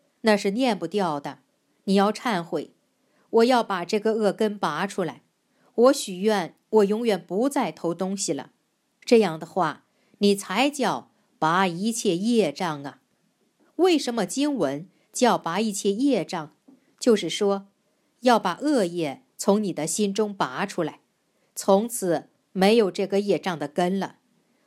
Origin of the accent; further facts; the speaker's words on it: China; 好比西方人说的神和我们中国人说的神就不是一个概念。